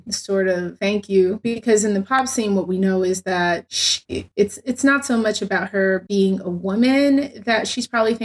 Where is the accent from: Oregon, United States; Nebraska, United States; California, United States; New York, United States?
New York, United States; Brooklyn; only needed to watch it once because I grew up in Brooklyn.